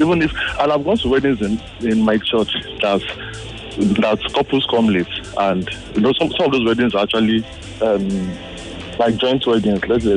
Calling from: Lagos, Nigeria; I'm calling from Lagos.

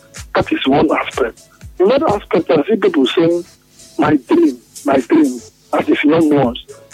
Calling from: Port Harcourt, Rivers, Nigeria; I'm calling from Port Harcourt.

